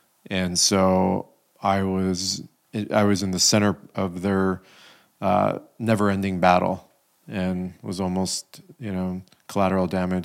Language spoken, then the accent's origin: English; United States; And I'm this American kid and was just like, what is this?